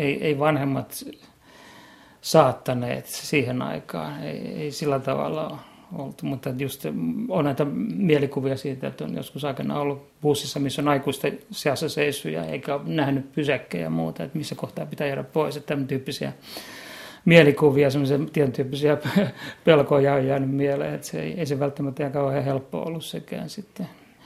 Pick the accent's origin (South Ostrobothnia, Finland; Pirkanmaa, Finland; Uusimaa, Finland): Pirkanmaa, Finland; Tampere; mähän kävin sitten ruotsalaisen koulun kyllä Tampereella. Että mä oon nyt kaksikielinen